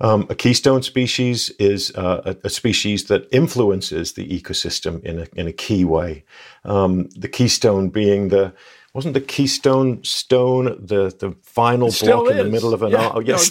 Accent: England, United Kingdom; Yeah, I'm English, so there have been no bears in England for 1,000 years.

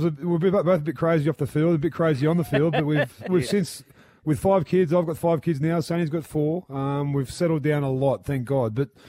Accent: Mount Druitt, New South Wales, Australia; I'm from Mount Druitt.

